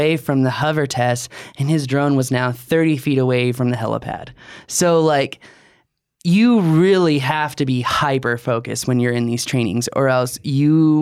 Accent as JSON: {"language": "English", "region": "Virginia", "country": "United States", "tie": "born or raised there", "said": "Yeah, Jason's from DC area. That's my hometown. So. Reppin' the hood."}